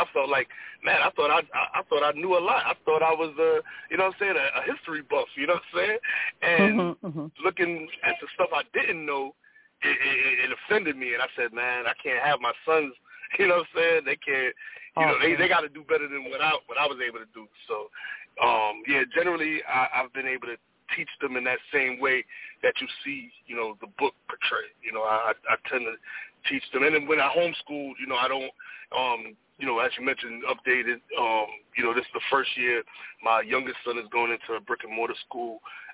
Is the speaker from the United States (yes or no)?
yes; New York, United States; I was born and raised in New York. And, yeah, my roots, they're coming out of pretty much Virginia to South Carolina.